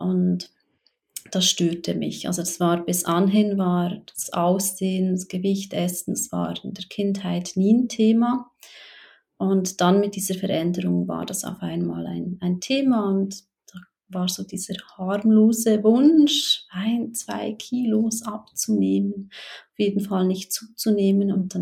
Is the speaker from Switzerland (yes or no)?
yes; Switzerland; moved away as an adult; now in Chile; Ich lebe gemeinsam mit Kind und Mann in Chile. Man hört es aber schon raus, also ich bin Schweizerin und habe vor jetzt knapp 2 Jahren, ja, habe ich den Schritt gewagt und bin ausgewandert nach Chile